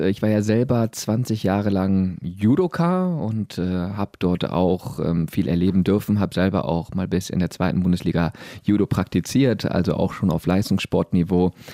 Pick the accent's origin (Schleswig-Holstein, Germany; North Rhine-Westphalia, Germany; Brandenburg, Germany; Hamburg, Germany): North Rhine-Westphalia, Germany; Remscheid; Ich bin ja Remscheider, in Remscheid geboren, wohne in Remscheid, seit 1996 Mitglied im Remscheider TV.